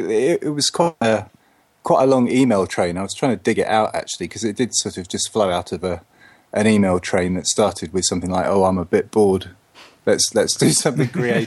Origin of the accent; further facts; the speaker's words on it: Cambridge, East of England, United Kingdom; So I grew up in Cambridge and was in all sorts of different bands with lots of different friends.